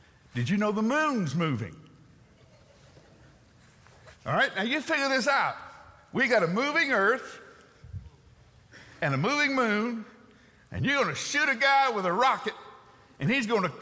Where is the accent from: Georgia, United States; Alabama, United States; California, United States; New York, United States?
Alabama, United States; Huntsville; I grew up in Huntsville, Alabama, where there were more engineers and more scientists per capita than anywhere in the nation.